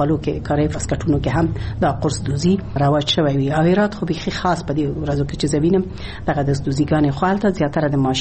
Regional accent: Ghazni, Afghanistan; born there; زه په غزنی کې زیږیدلې ما

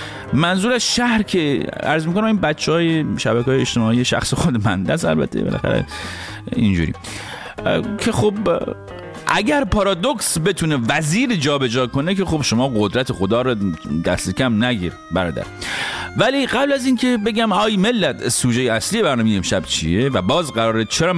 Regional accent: Iran; now in United States; البته که من خودم وقتی از ایران اومدم بیرون

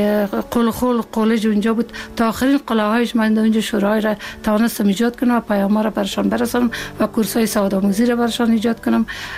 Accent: Ghorband, Parwan, Afghanistan; من یک 56 سال قبل در یک فامیلی روشن فکر به دنیا آمدیم و مکتب دوره ابتدایی را در غوربند اتمام رساندیم و دوره لیسه را در لیسه شدرانی شهر کابل تمام کردیم

